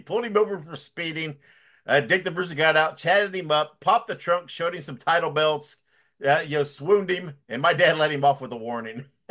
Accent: Columbus, Indiana, United States; I was born and raised in Columbus, Indiana, which is kind of south central Indiana. We were about an hour from Indianapolis, about an hour from Louisville.

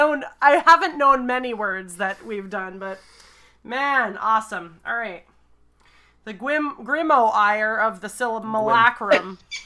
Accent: United States; We're American, Eric.

